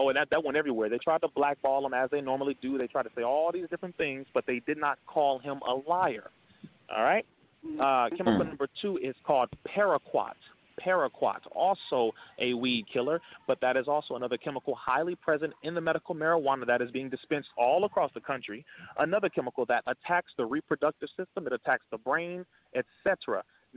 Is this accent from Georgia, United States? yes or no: no; Compton, California, United States; All right, I'm from Compton.